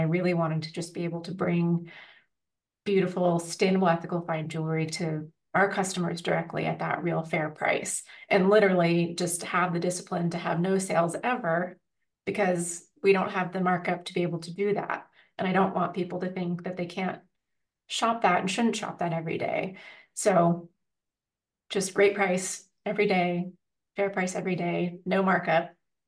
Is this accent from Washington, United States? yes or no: yes; Seattle, Washington, United States; moved away as an adult; now in New York, United States; Well, yeah, I was born and raised in Seattle, the beautiful Pacific Northwest. Grew up there studying ballet, being outside, just like really appreciating the region.